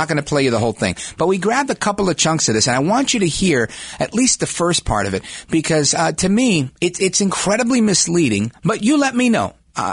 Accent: United States; I am an American of Puerto Rican descent, a proud one. And I live in Jersey now

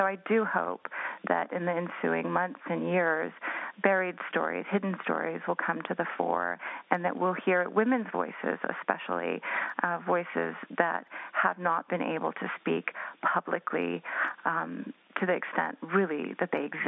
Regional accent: United States; Iran had become quite alien and unfamiliar to me, too, growing up in the United States.

